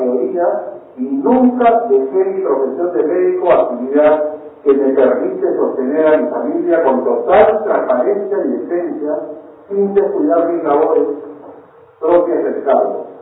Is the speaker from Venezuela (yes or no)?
no; Peru; Como peruano me honra representar a mi país y lo haré cada vez que para ello sea requerido.